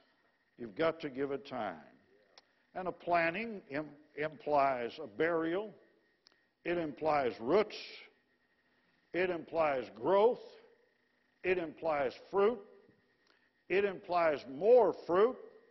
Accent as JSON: {"language": "English", "region": "Illinois", "country": "United States", "tie": "born or raised there", "said": "I grew up in the suburb of Chicago. You wouldn't know that by listening to me, but I got rid of my accent, all right?"}